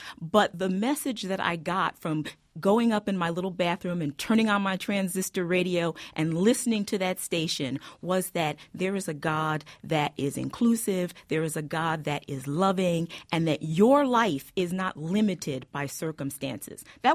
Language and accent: English; Camden, New Jersey, United States; I grew up in Camden, New Jersey. And for anybody that knows anything about Camden, that is one of those environments where low expectations are the order of the day.